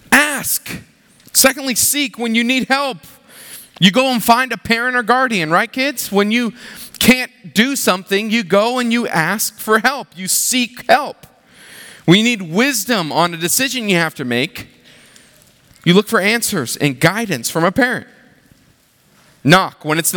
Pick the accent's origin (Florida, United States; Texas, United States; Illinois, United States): Florida, United States; growing up in Florida, we had a whole lot of storms.